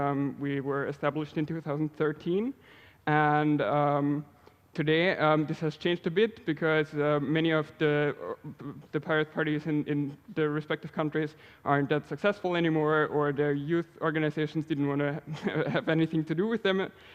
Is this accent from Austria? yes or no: yes; Austria; now in Malmö, Sweden; I come from Austria originally, but I live in Sweden nowadays, study international migration in Malmö during my daytime.